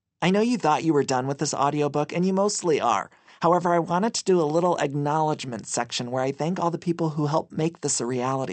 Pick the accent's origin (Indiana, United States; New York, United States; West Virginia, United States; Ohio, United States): Ohio, United States; As a little boy growing up in Northeast Ohio